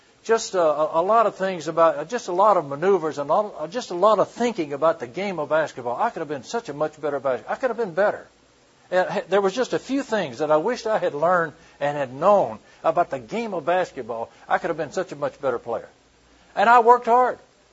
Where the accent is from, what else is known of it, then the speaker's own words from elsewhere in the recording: Minden, Louisiana, United States; Well, in my home life, we were raised in Minden, Louisiana, and we were poor.